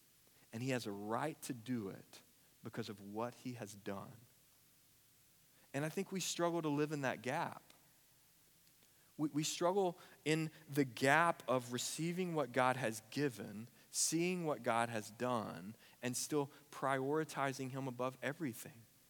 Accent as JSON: {"language": "English", "town": "Forney", "region": "Texas", "country": "United States", "tie": "born or raised there", "said": "I grew up in Forney before all of you were here, and there were more cows than people"}